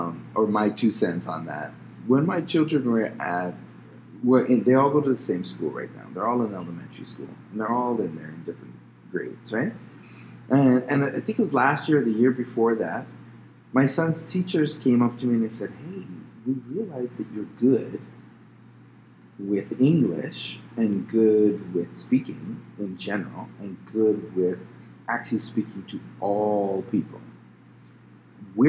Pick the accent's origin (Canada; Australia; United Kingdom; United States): Canada; Edmonton, Alberta; I'm from Edmonton, but my parents are from Trinidad.